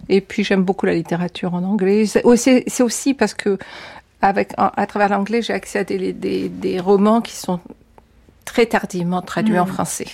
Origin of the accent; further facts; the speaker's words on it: Réunion, France; Bon, moi, je viens de La Réunion, c'est un axe Afrique-Asie, donc on est très loin de la France.